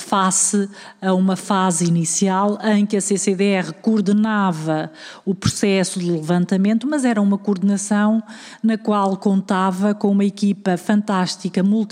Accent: Portugal; enquanto portugueses, todos nos sentimos mal com Pedrógão

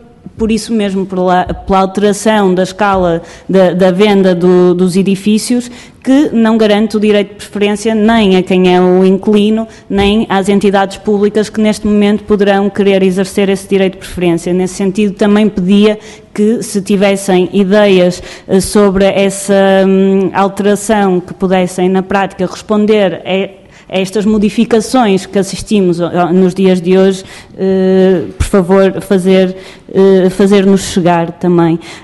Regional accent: Porto, Norte, Portugal; eu sou do Porto

